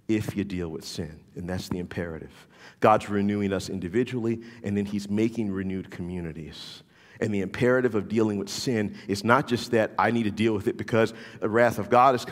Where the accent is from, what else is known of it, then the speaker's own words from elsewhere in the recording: New Orleans, Louisiana, United States; I'm from New Orleans. What do you want from me, right?